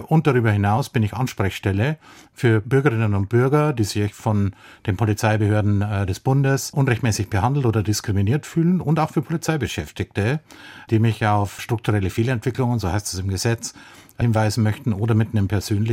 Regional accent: Bavaria, Germany; Da, wo ich herkomme, aus Bayern

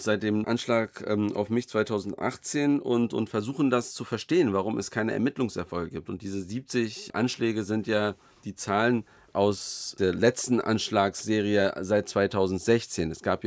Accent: Berlin, Germany; Ich bin also in Kreuzberg geboren und aufgewachsen in Neukölln. Deshalb sage ich immer, ich habe einen Kreuzberger Migrationshintergrund.

